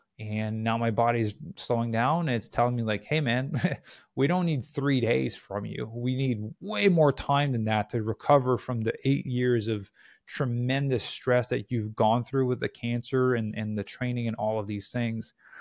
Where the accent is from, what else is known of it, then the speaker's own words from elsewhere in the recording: Quebec, Canada; As much as I grew up in Quebec, I despise winter.